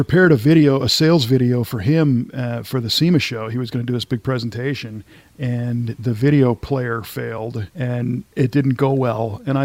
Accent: Park Ridge, Illinois, United States; And I grew up in the Chicago area in Park Ridge, Illinois.

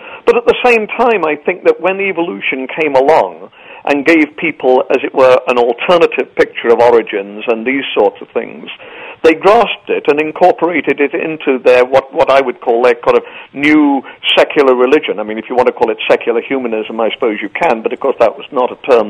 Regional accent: England, United Kingdom; born there; Obviously, as you can tell from my accent, I was born in England, and this was in the 40s and 50s.

